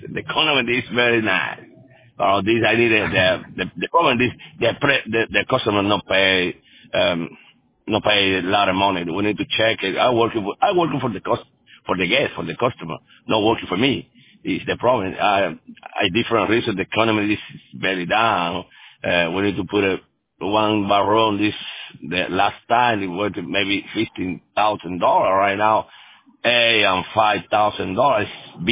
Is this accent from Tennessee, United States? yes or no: yes; Tennessee, United States; English is a second language; moved away as an adult; now in Miami, United States; I started my company in Tennessee. I'm from Tennessee for a long while, well, my life. Moved for here for different reasons, for studying at University of Miami.